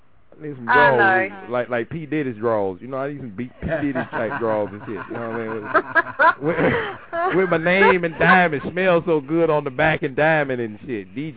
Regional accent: Florida, United States; I'm from Florida myself.

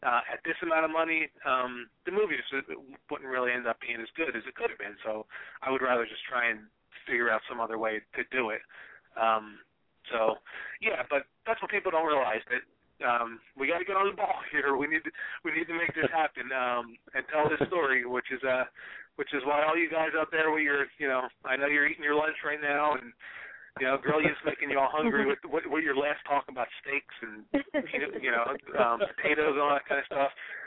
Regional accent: Trenton, New Jersey, United States; now in Orlando, United States; I'm actually from Trenton, New Jersey. I live in Orlando now, in Orlando, Florida.

